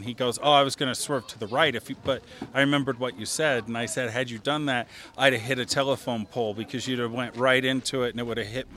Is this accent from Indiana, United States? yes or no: yes; Decatur, Indiana, United States; from Indiana, Decatur, Indiana. So my story took place there.